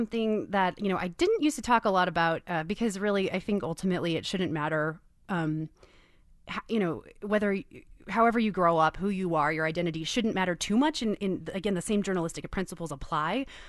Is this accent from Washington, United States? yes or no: no; Kansas City, Missouri, United States; Yes, I grew up conservative Christian in Kansas City, Missouri. Went to a Christian school.